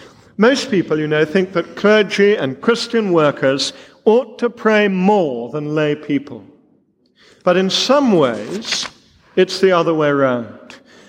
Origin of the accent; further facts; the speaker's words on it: London, United Kingdom; … that I love London town.